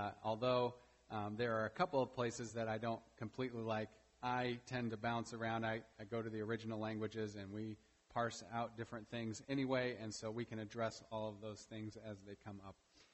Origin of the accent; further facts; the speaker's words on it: Japan; also born or lived in Gambia; I grew up in Japan as well as in the Gambia in West Africa.